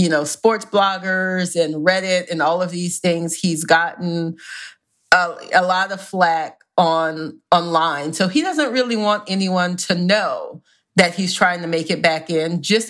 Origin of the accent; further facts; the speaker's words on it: the South, United States; Well, I am from the South, where it is a religion. But I am from a football family.